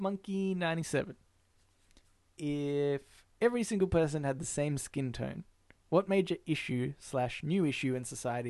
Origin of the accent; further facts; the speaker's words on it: Australia; And he goes, oh, you an Aussie?